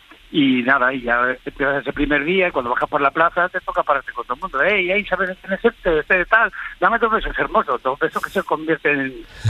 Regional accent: Valencian Community, Spain; yo soy valenciano, pero en este momento estoy en Ciudad Real

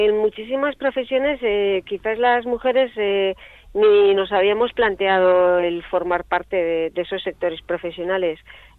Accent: Bilbao, Basque Country, Spain; soy de Bilbao, del centro además, nací en Indautxu, pero bueno, pues levanté alas pronto, he viajado por muchos sitios, he vivido en muchos sitios en el mundo

